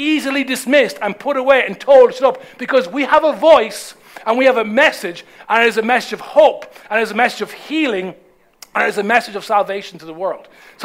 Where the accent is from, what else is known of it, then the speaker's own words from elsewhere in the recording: Ireland; But the Ireland I grew up in, if someone asked you, you know, are you a Christian? It's like, of course I am. I was born one.